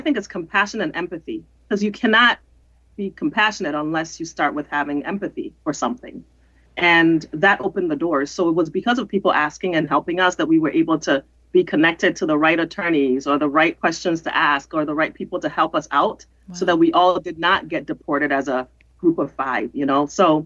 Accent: Ghana; growing up in Ghana, we were just Ghanaians. We were not Black.

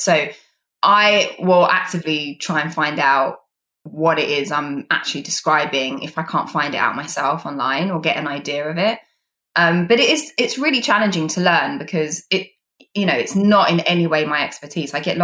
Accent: United Kingdom; I mean, as a British person and an actor

